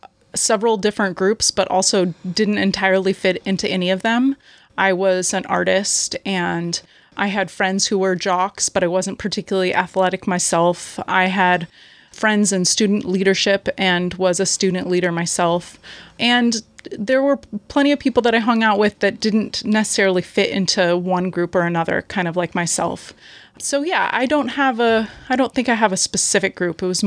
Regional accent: Port Townsend, Washington, United States; also born or lived in Portland; I was born in Portland but grew up in Port Townsend. My family had been living in Port Townsend prior to my birth. So in most respects, this feels like my home of origin and definitely where I grew up.

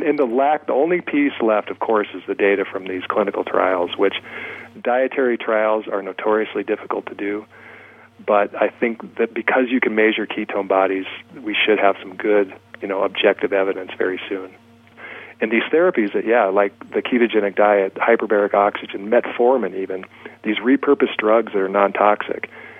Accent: Rapid City, South Dakota, United States; And even in my hometown, Rapid City, which is a very conservative, standard of care type oncology center

